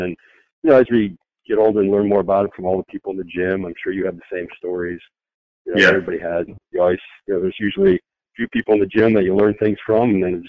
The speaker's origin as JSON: {"language": "English", "region": "Iowa", "country": "United States", "tie": "born or raised there", "said": "I grew up in Iowa, and so I competed in everything from wrestling, basketball, football, track and field, baseball."}